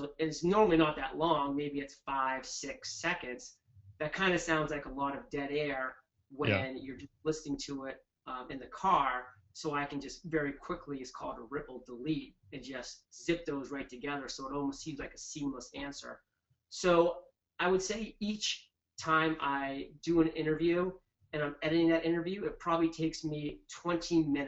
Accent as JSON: {"language": "English", "region": "Maine", "country": "United States", "said": "repetitive words like awesome or wicked cool, because I'm from Maine."}